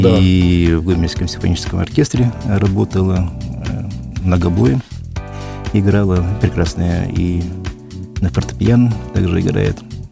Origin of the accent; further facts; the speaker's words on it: Estonia; moved away as an adult; also born or lived in Russia; now in Gomel, Belarus; Правильно, я родился в России, но всего лишь там 5 лет прожил. 25 лет жил в Эстонии.